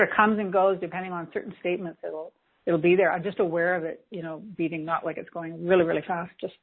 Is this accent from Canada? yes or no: yes; Canada; Yes, I'm from Canada.